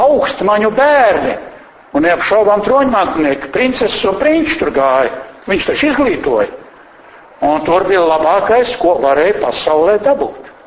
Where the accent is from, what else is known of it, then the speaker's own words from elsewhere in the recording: Valka, Valka Municipality, Latvia; Un manā dzimtajā pusē pie Valkas